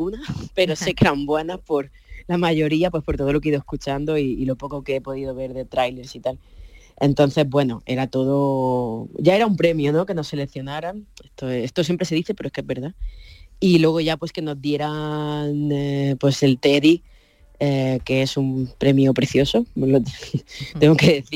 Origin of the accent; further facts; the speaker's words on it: Níjar, Andalusia, Spain; accent: eastern Andalusian; also born or lived in Granada; de ahí de Almería, que es donde me he criado. Nací en Granada, pero me he criado ahí en Níjar.